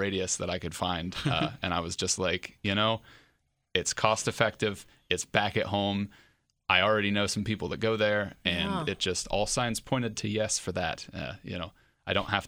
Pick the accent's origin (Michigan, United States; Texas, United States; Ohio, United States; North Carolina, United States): Ohio, United States; New Carlisle; I'm technically from New Carlisle, but I say Tip City.